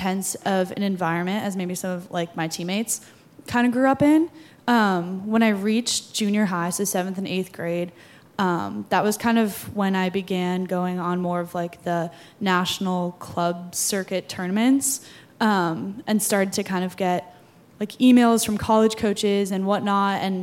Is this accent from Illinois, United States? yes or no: yes; Chicago, Illinois, United States; I mean, I'm from Chicago, and lacrosse like isn't super popular in the Midwest.